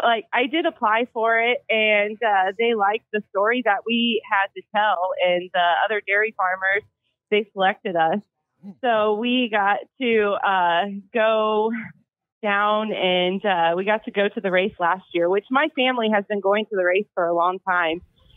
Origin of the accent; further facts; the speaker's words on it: Indiana, United States; And I am from Northwest Indiana.